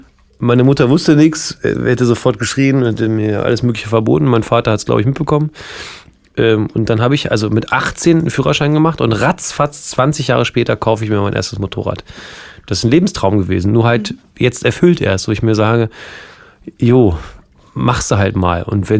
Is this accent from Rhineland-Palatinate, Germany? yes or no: no; Hildesheim, Lower Saxony, Germany; ich komme aus Hildesheim, Alter. Wir sind nominell eine Großstadt, was man aber in keiner Ecke merkt.